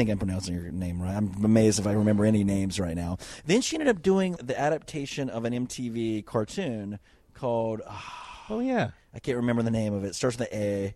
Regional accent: the South, United States; I mean, I grew up in the South. I have racist tendencies.

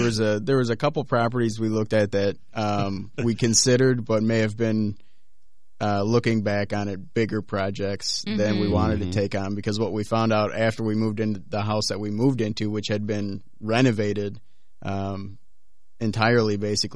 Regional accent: Illinois, United States; We're both from Northern Illinois originally, moved here roughly 2 years ago

